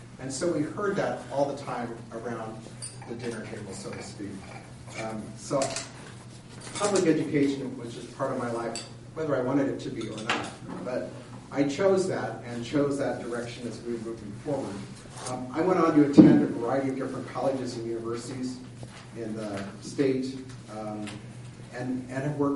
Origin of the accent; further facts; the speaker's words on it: Santa Cruz, California, United States; As I mentioned earlier, I grew up in Santa Cruz.